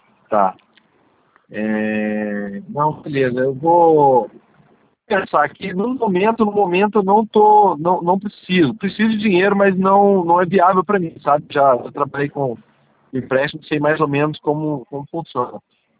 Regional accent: São José dos Campos, São Paulo, Brazil; Eu sou de São José dos Campos, mas eu consegui esse concurso aqui em Bom Jesus

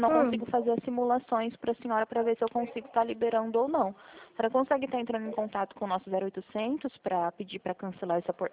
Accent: Presidente Prudente, São Paulo, Brazil; eu sou de Prudente.

